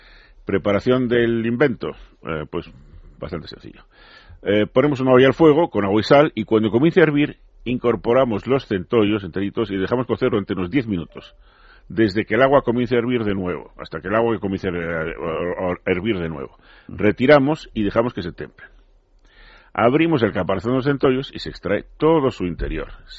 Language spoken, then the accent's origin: Spanish; Santoña, Cantabria, Spain; Sí, estas vienen de mi tierra. No son de Somaya, son de Santoña, que es la patria de la anchoa, sí.